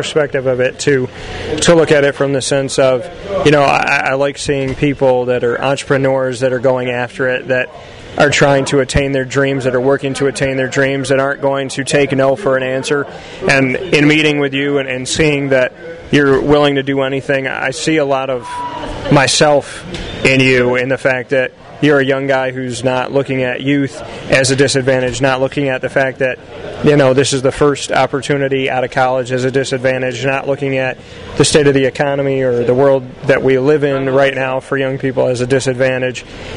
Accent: Syracuse, New York, United States; I'm born and raised in Syracuse. I love the people here. I love the community here.

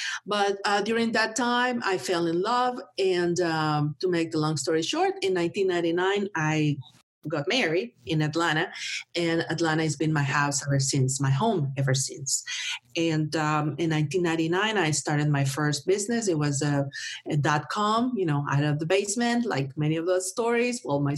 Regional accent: northern Mexico, Mexico; now in United States; I was born and raised in Mexico, in the north part of Mexico, and with a lot of influence from the U.S., meaning music, products, and, you know, the whole culture from the U.S.

